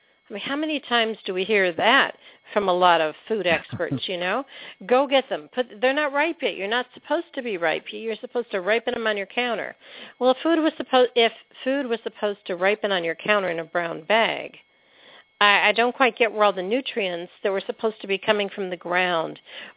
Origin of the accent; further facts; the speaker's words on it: Pennsylvania, United States; I grew up in Pennsylvania, north of the Amish country in the 50s and 60s.